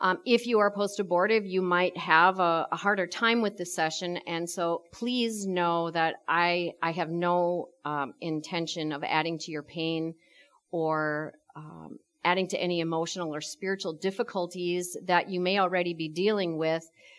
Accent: Missouri, United States; My home state of Missouri is a state that has a strict abortion ban

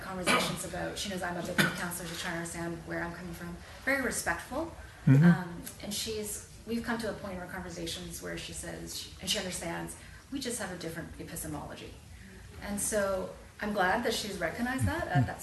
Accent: Vancouver, British Columbia, Canada; I'm from Vancouver

